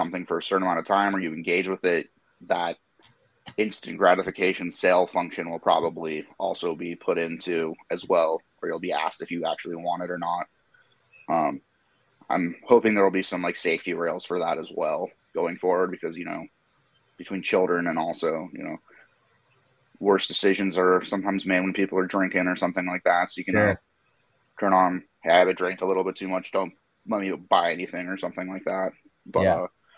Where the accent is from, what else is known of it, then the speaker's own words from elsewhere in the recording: Los Angeles, California, United States; I'm from Los Angeles, California. Been here my whole life. One of the rare ones, I suppose.